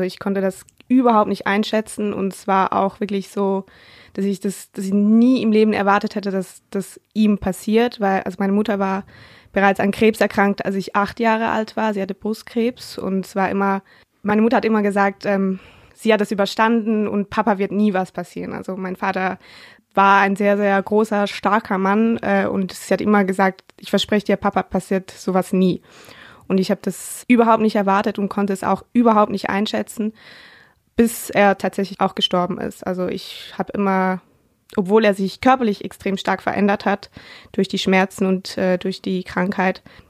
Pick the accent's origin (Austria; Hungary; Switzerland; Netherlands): Switzerland; Ich komme ja aus der Schweiz und da geht man jedes Jahr ins Skilager.